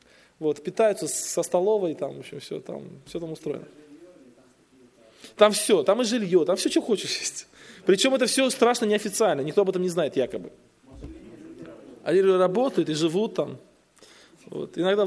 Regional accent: Tolyatti, Samara Oblast, Russia; Я же из Тольятти, там они выпускаются.

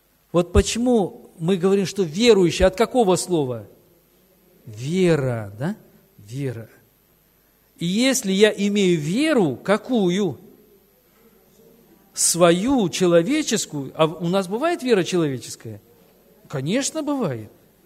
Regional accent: Baku, Azerbaijan; Ну, вообще, я родился и вырос в Азербайджане, в городе Баку.

